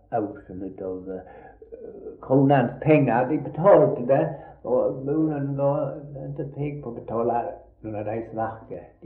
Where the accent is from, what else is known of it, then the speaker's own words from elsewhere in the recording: Lindåsåsen, Skåne, Sweden; born there; Och ja, och jag är född på Lindåsåsen